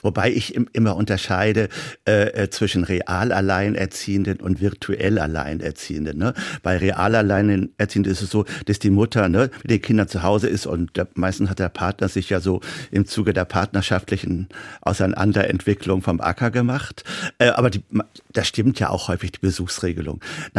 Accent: Stade, Lower Saxony, Germany; Und ich bin ja nicht direkt in Hamburg groß geworden, sondern in Stade.

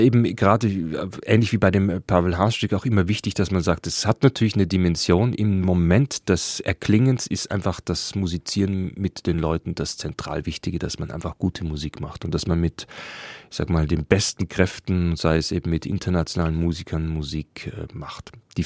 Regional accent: Germany; Ich tue es auch nicht, weil ich Deutscher bin

